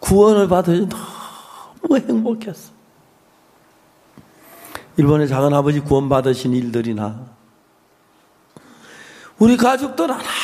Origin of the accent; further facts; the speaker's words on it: Gyeongsang, South Korea; 저희들 사는 동네 경산도 사투리 썼는데